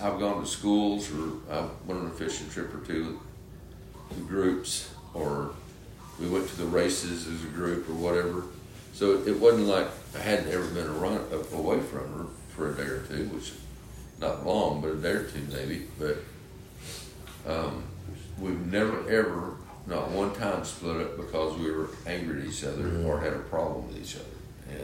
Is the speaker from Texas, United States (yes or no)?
yes; Brownwood, Texas, United States; also born or lived in Big Spring; But, I was born in Big Spring, but we moved to Brownwood when I was like six. And my dad had a business here in Brownwood.